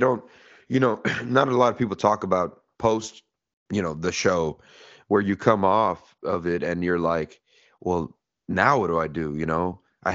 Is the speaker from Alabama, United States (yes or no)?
no; Miami, Florida, United States; I went down back to my hometown of Miami, Florida